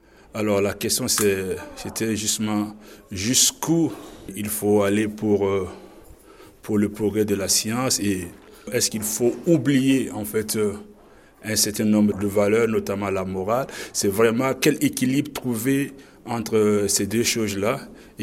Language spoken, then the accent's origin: French; Burkina Faso; en tant que Burkinabé ou en tant que jeunesse Burkinabé, on se pose.